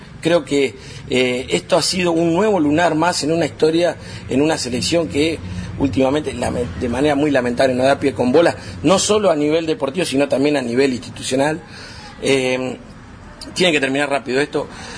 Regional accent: Argentina; Digo, somos Argentina, es muy difícil decir

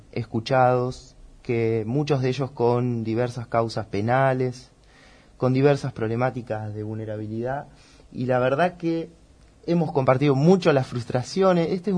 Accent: Huetel, Buenos Aires, Argentina; Siempre yo me crié en el campo, en Huetel, seguramente muchos gente conocen esa estancia.

